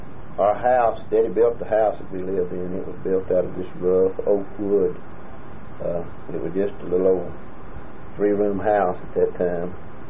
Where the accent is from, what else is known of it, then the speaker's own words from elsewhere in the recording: Sewanee, Tennessee, United States; I was born in Suwanee, Tennessee.